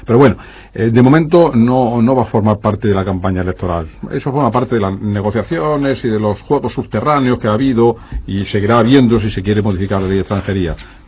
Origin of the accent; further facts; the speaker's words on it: Jaén, Andalusia, Spain; porque soy de Jaén